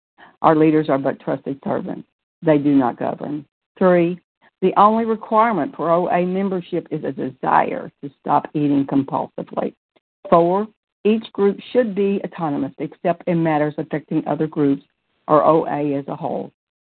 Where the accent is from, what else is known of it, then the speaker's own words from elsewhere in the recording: Pensacola, Florida, United States; I'm from Pensacola, Florida, and recovered by God's grace.